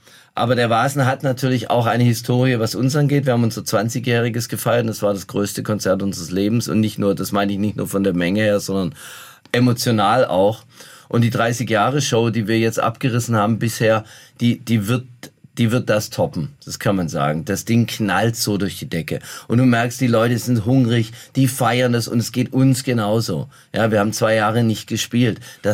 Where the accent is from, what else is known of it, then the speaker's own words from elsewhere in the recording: Munich, Bavaria, Germany; Ich komme aus München. Wir kommen aus München.